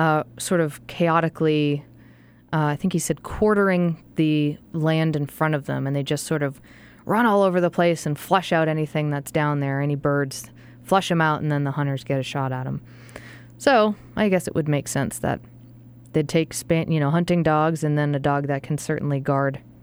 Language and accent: English; Massachusetts, United States; from Southampton, England to Plymouth, Mass., my home state